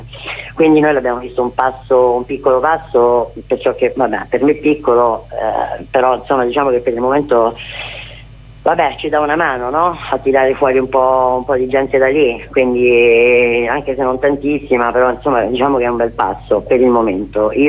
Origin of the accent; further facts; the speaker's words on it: Rome, Lazio, Italy; ovviamente io sono di Roma